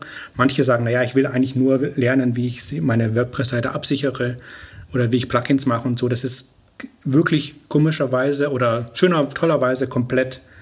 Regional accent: Munich, Bavaria, Germany; now in Hamburg, Germany; ich komme aus Bayern, aus München, um genau zu sein. Mich hat es vor circa 2 Jahren nach Hamburg getrieben

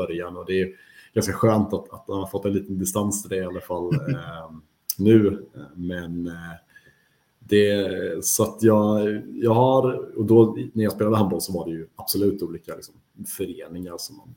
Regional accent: Värmland, Sweden; also born or lived in Gothenburg; Jag spelade upp i Värmland där jag växte upp och så gick gymnasium inriktat på specialidrott och handboll. Så flyttade jag ner till Göteborg, där jag också är född då liksom, och har ena sidan av släkten.

